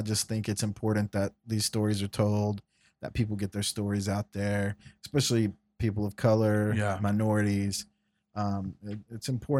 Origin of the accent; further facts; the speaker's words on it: United States; This is my family and this is my culture and it's okay. And it's okay to be this. I'm an American too.